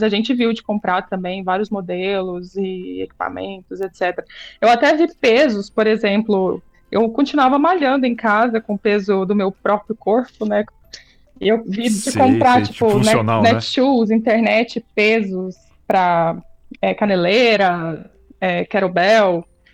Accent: Mato Grosso, Brazil; also born or lived in Goiânia; Eu sou mato-grossense, exato. Sou mato-grossense, morei uns 10 anos em Goiânia antes de... 10 anos em Goiânia, eu resumo, que né? Legal. Eu dei umas andanças, morei no Espírito Santo também, voltei pro Mato Grosso, até vim pra São Paulo, em 2019.

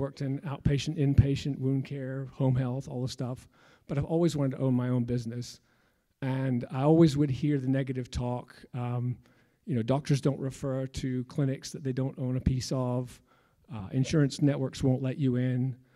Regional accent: Scotland, United Kingdom; I'm not from here. I'm from Scotland. That's a picture of me as a little boy. Born and raised

